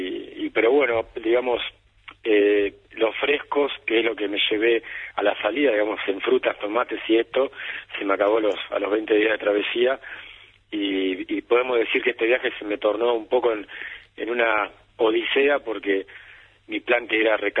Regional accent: Argentina; mi plan era llegar directamente a Mar del Plata, ¿no? Donde yo soy argentino

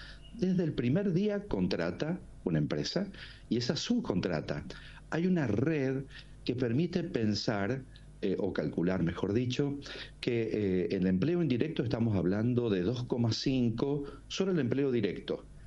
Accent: San Juan, Argentina; Yo soy sanjuanino, por ejemplo

